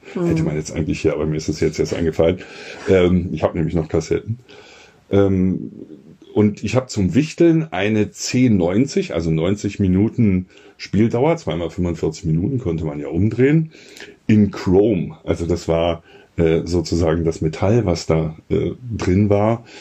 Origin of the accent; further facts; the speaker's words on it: Berlin, Germany; Das kenne ich ja als Berliner nicht so.